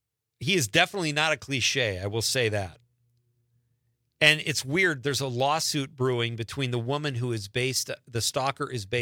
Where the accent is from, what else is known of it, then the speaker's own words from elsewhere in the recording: Marinette, Wisconsin, United States; There is a Bigfoot convention in my hometown of Marinette, Wisconsin.